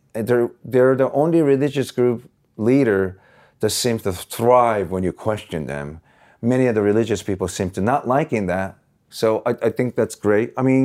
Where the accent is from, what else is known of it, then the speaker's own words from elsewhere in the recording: Osaka, Japan; now in United States; Osaka, Japan, yeah.